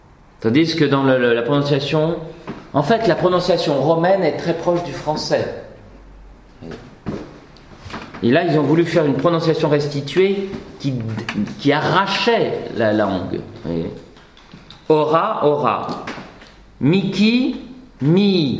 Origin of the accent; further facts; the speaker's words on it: Paris, Île-de-France, France; born there; J'ai un nom du Sud, je suis né à Paris, mais c'est comme ça.